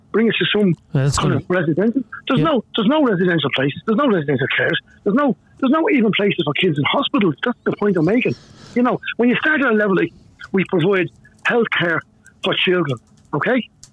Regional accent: Dublin, Leinster, Ireland; Now, I was on O'Connell Street. I'm from North Inner City University myself.

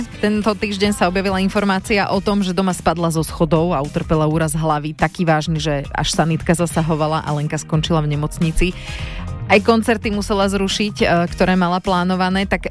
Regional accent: Žarnovica, Banská Bystrica Region, Slovakia; lebo Ostrý Grúň je pri Žarnovici, odkiaľ pochádzam.

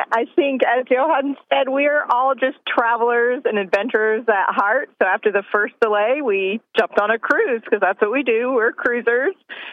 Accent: Florida, United States; moved away as an adult; now in Nicaragua; We're originally from Florida before we moved to Nicaragua, and that's what we've always done for vacations.

